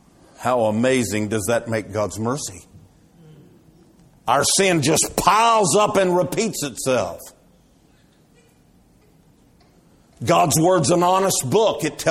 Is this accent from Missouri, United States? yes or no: no; Houston, Texas, United States; I was born and raised in Houston.